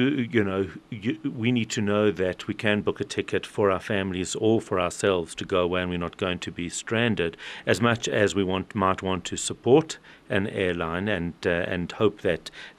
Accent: South Africa; Kulula being a South African, it spoke to us as South Africans.

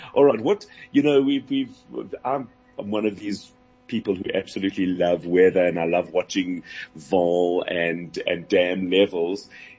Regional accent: Johannesburg, Gauteng, South Africa; when we were kids growing up in Johannesburg

